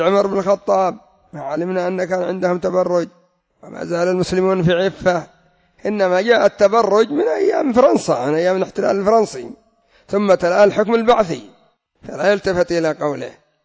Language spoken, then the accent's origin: Arabic; Yemen; وكم هي الوزارة عندنا في اليمن اللهم بارك 35 وزارة